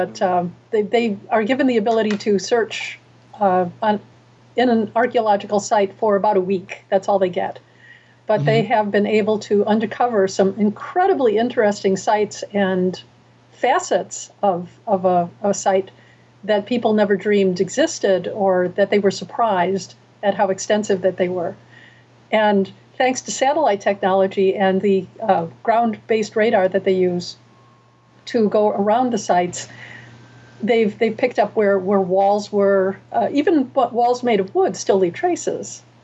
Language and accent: English; Illinois, United States; I come from Illinois, and we have a state fossil, and it's called the Tully Monster.